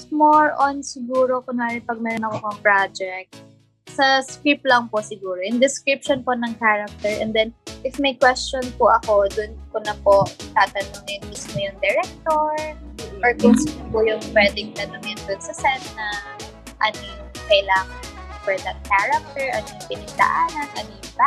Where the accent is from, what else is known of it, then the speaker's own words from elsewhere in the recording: Bulacan, Philippines; kasi taga Bulacan po ako eh. So, laking Bulacan po talaga ako ever since hindi po ako na-stay sa Manila.